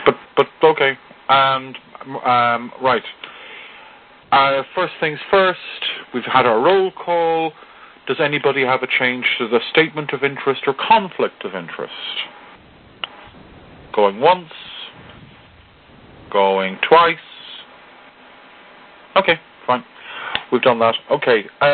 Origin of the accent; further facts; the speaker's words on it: Ireland; I'm Irish, so I will answer your question with a question. it's an Irish thing.